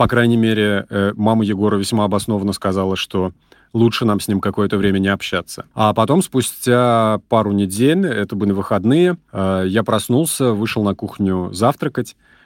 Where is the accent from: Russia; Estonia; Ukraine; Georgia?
Russia; Saratov, Saratov Oblast; я работаю в русской службе BBC, мне 31 год, скоро будет 32 года. Я родом из Саратова